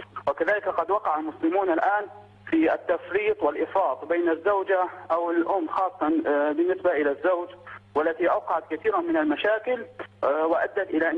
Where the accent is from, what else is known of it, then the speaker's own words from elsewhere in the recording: Mosul, Nineveh, Iraq; انا من الموصل من العراق